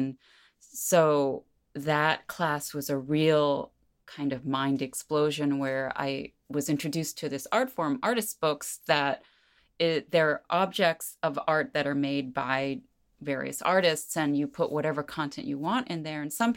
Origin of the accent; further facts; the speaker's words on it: Flushing, New York, United States; born there; first language Korean; I was born in New York. I was born in Flushing, Queens, to Korean immigrant parents who had, they had met each other in New York, actually. They'd immigrated separately. And they said Korean was my first language